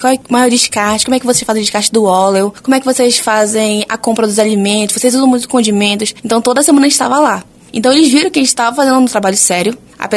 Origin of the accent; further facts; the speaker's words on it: Belém, Pará, Brazil; Então, eu como belenense, como estudante de arquitetura e urbanismo